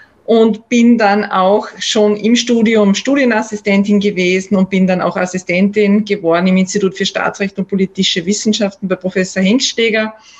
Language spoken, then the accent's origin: German; Upper Austria, Austria; Also ich bin Oberösterreicherin, bin im tiefsten Müllviertel aufgewachsen.